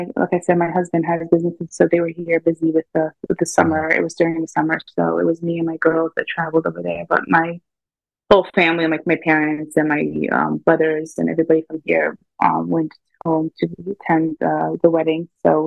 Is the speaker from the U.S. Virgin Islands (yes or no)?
no; Palestine; So usually I always kid by saying, "Oh, I'm from Ocean City," but they're like, "Where are you from?" Like, "Where are you really from?" I'm like, and then when I used to say I'm from Palestine, they were like